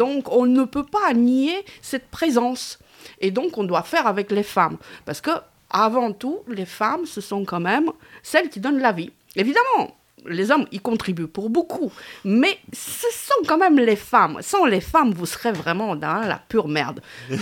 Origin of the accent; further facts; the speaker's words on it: Romania; French is a second language; moved away as an adult; now in France; moi, je suis originaire de Roumanie. Mmh. Je suis née là-bas et j'ai vécu une vingtaine d'années en Roumanie, dont la moitié de ces 20 ans, c'est-à-dire 10 ans, sous le régime communiste de Ceaușescu